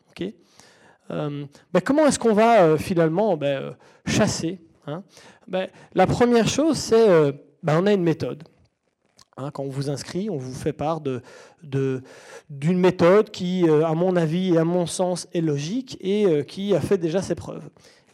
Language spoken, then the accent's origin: French; Belgium; Moi, je suis belge, j'adore le restaurant italien.